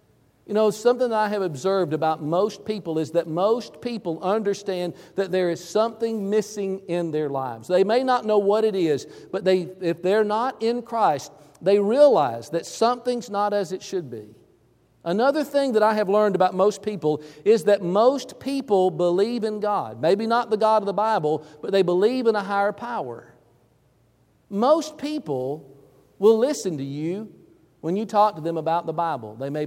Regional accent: Georgia, United States; also born or lived in Denver, Colorado; I was raised in Georgia. This really happened there.

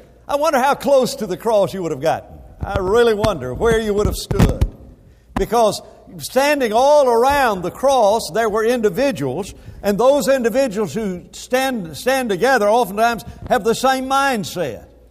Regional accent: Huntsville, Alabama, United States; I remember as a child growing up in Huntsville

